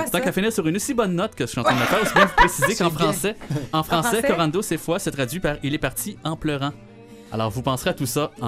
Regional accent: Quebec, Canada; C'est dur à croire qu'on vient du Québec

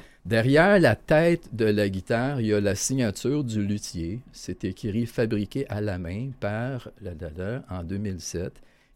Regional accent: Granby, Quebec, Canada; Je viens de Granby, lui aussi.

